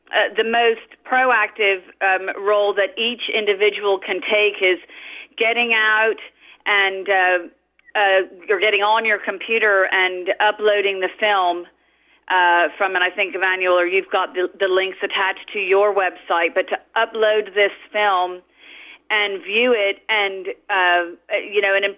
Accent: Bermuda; I was born and raised mostly in Bermuda, which is an island in the middle of the Atlantic Ocean.

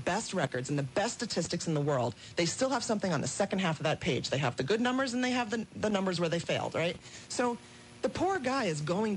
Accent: New York, United States; It's New York. I'm from New York.

